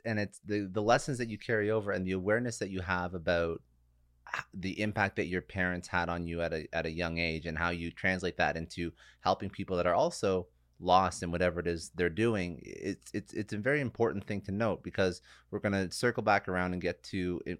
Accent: Canada; I'll take a hockey analogy because I'm Canadian.

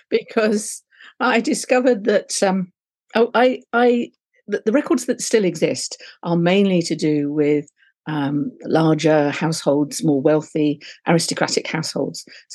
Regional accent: London, United Kingdom; also born or lived in Liverpool; now in Exeter, United Kingdom; I used to live in Liverpool, being a Londoner originally. I moved down to Exeter.

